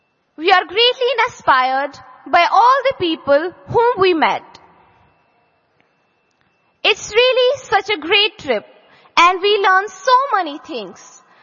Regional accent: Jammu and Kashmir, India; We are from Kashmir Valley, which is known as Paradise on Earth.

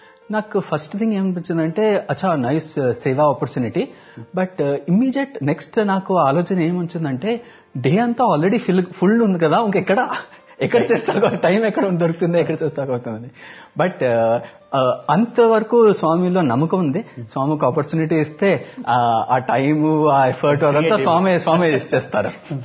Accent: Delhi, India; also born or lived in Andhra Pradesh; And actually మేము తెలుగు వాళ్ళమే, but ఆంధ్రాలో ఎప్పుడూ ఉండలేదు. సో చిన్నప్పుడు స్కూలింగ్ అంతా ఢిల్లీలో

